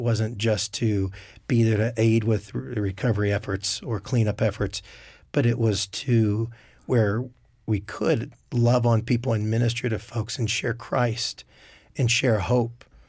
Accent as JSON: {"language": "English", "region": "West Virginia", "country": "United States", "tie": "born or raised there", "said": "West Virginia. So it was an impressive display"}